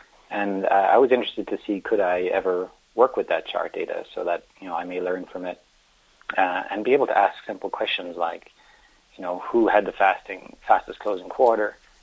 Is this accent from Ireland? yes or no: yes; Ireland; now in United States; So I'm originally from Ireland, and when I moved to the U.S.